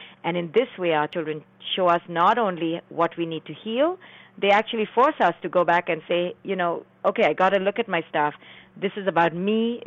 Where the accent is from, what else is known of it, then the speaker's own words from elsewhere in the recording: India; moved away; I came from India, but I was trained here in the West